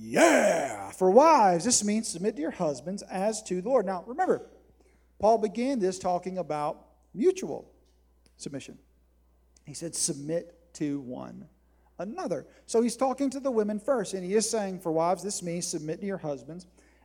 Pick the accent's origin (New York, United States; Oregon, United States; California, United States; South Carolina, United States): South Carolina, United States; I grew up in South Carolina. We didn't have much to do, right? And I was a Gamecock fan in the mid to late 80s.